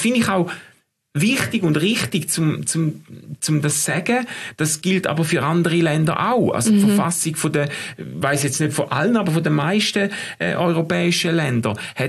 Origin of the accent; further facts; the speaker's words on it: Switzerland; ich bin stolzer Schweizer.